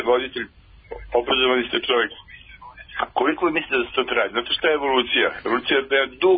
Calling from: Belgrade, Serbia; Ja sam predsjednik iz Beograda, hoću nešto da vam kažem.

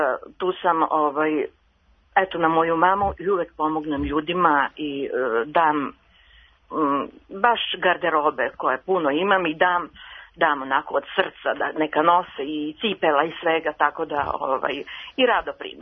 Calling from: Stari Banovci, Vojvodina, Serbia; Stari Banovaca.

